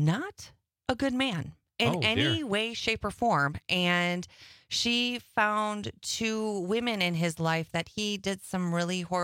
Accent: Berlin, Wisconsin, United States; So normally my hometown is Berlin, Wisconsin, which is kind of near Oshkosh

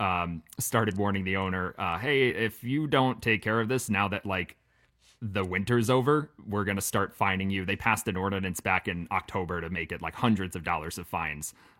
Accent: New York, United States; The neighborhood that I grew up in on Long Island was it was on the North Shore. And it was like pretty much right near the beach.

